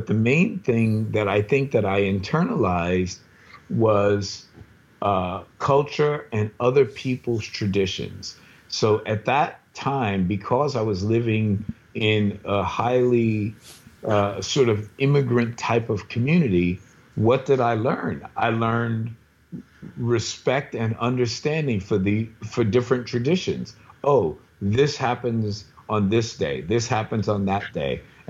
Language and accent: English; New York, United States; So I was raised on the Lower East Side of New York, which at that time was a community full of immigrants.